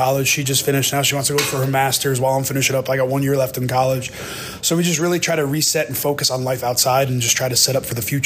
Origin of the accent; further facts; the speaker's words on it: New Jersey, United States; And we're both from New Jersey. Mm-hmm. And just go figure, we both grew up 30 minutes apart, but we met in Florida, which is kind of wild. Both Jersey kids.